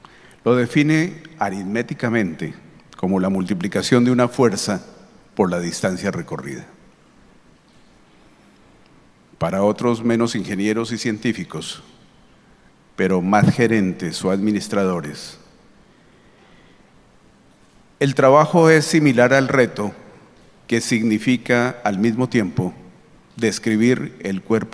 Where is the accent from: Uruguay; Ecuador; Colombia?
Colombia; como un colombiano más